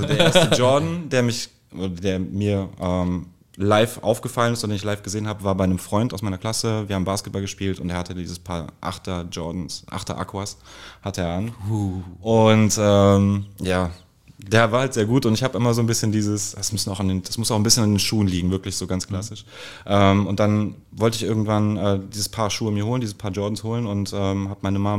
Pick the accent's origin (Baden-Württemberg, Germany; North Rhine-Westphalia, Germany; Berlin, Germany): North Rhine-Westphalia, Germany; Bonn; Nein, ich komme aus Bonn. Ist halt aber nicht weit weg von Köln. Also ich sage immer, das ist die schönste Vorstadt oder der schönste Vorort von Köln.